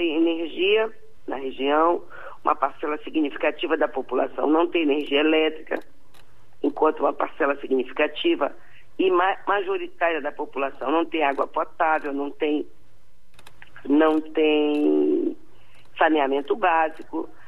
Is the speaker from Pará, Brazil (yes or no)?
yes; Alenquer, Pará, Brazil; inclusive de onde eu sou originária. Eu sou filha de Alenquer, uma cidade do Baixo Médio Amazonas, de Tapajós, tão abandonada quanto todas as cidades paraenses, mas, digamos assim, distantes da capital paraense.